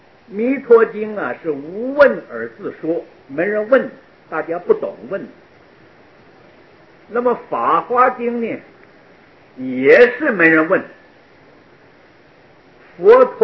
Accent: China; 是我们中国人呢对父母的名字避讳为敬。

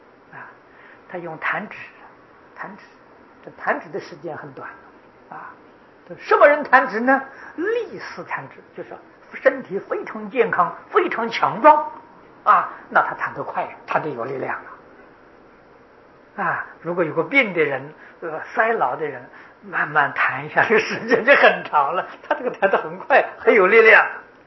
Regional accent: China; 就是我们中国人讲的宇宙啊，宇宙就是时空的意思啊

